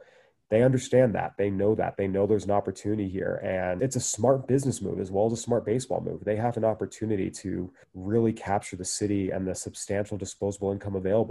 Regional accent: San Diego, California, United States; I grew up in San Diego.

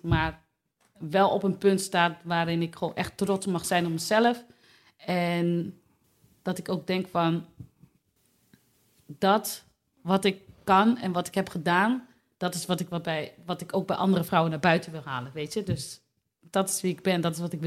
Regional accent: Delfzijl, Groningen, Netherlands; now in Hoogezand, Netherlands; Ik kom uit Delfzijl. 34 jaar, moeder van 3 kinderen, woon in Hoogezand.

